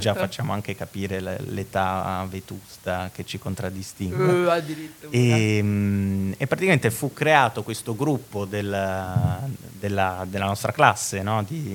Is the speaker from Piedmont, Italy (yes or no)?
no; Trentino-Alto Adige, Italy; born there; now in Trento, Italy; Trentino Alto Adige, ho la doppia spunta, perché comunque sono nato in Alto Adige, ma vivo orgogliosamente a Trento, salvo qualche parentesi, dal 2012